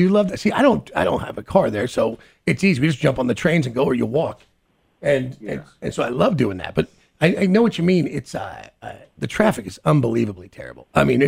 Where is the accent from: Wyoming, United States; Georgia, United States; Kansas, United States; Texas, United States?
Kansas, United States; Yeah, but, you know, I'm from Kansas. We're fine.